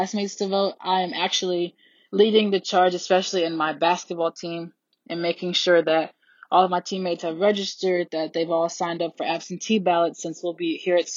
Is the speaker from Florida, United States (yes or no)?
no; Kirkwood, Missouri, United States; I'm from Kirkwood, Missouri.